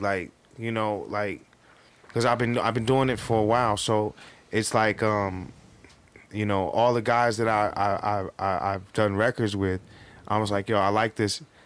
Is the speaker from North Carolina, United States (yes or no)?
no; California, United States; also born or lived in New York / New Jersey; Like, I grew up, I lived in New York and New Jersey. My dad's from New York and New Jersey. I'm from California, and you know, I grew up on both sides.